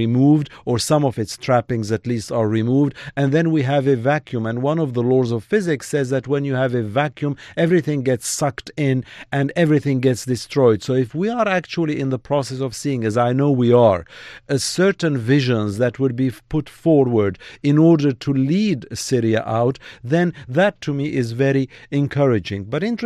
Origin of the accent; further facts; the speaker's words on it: France; English is a second language; I know France. I love France. I grew up in France.